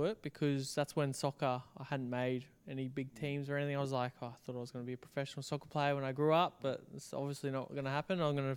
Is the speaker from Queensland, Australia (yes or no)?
yes; Brisbane, Queensland, Australia; Yeah. But I was born in Brisbane.